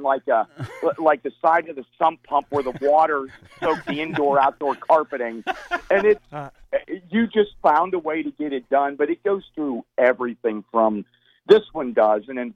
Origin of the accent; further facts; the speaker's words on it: Mechanicsburg, United States; There are so many stories that growing up in Mechanicsburg and things that happened to us that drive us to become